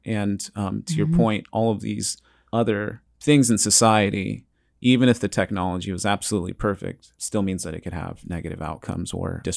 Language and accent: English; California, United States; I feel like that's not part of my regional dialect because I'm from California.